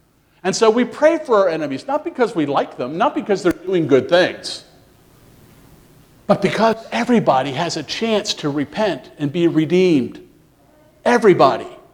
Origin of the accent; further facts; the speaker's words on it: Switzerland; I'm from Switzerland.